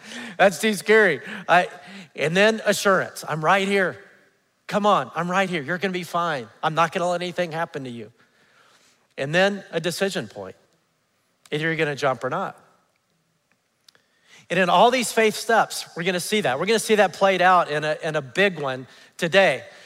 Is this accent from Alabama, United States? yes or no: yes; Huntsville, Alabama, United States; I grew up in Huntsville, Alabama. We had the first ice hockey program in the South.